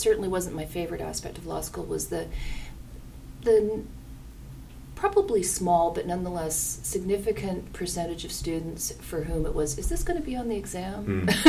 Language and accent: English; Armstrong, British Columbia, Canada; I grew up in Armstrong, which is a small town at the north end of the Okanagan Valley. I grew up in a ranch.